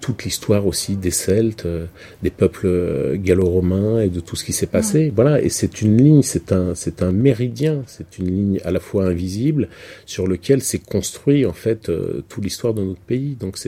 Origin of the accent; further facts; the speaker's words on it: Montigny-lès-Cormeilles, Île-de-France, France; moi j'ai grandi à Montigny-les-Cormeilles, à Argenteuil, j'ai grandi en banlieue. À 18 ans, je suis arrivé à Paris.